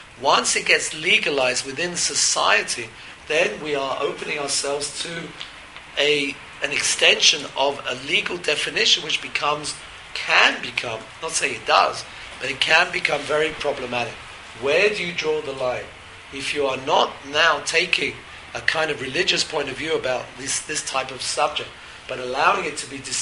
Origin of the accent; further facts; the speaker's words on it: England, United Kingdom; moved away as an adult; I come from England, where religion and state is bound up, literally hand in hand.